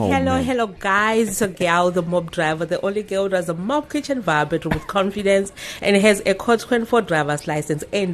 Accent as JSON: {"language": "English", "country": "Zimbabwe", "tie": "born or raised there", "moved": "yes", "lives_now": "South Africa", "said": "was born and raised in Zimbabwe. I started this mop driving when I was 16. In Zimbabwe, and then I came here in South Africa in 2009."}